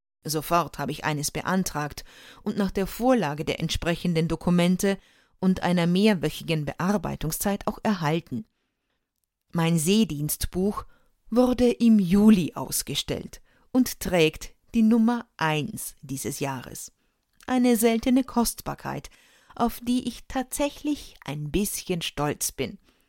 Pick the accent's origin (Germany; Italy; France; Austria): Austria; Ich bin Österreicherin, habe aber alle meine Seemannsprüfungen in Deutschland abgelegt